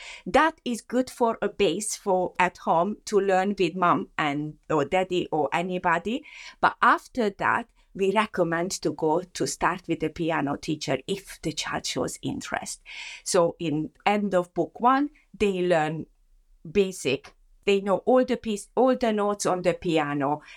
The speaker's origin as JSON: {"language": "English", "country": "Hungary", "said": "Yes, and because I came from Hungary, and there is the musicality."}